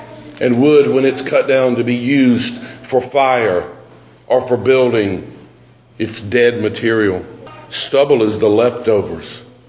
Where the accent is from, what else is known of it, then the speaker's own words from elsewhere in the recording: Georgia, United States; Man plants, you know, I'm from Georgia, and so in my lifetime I've seen it numerous occasions that on our farm they came along and there were woodlands of completely grown pine trees.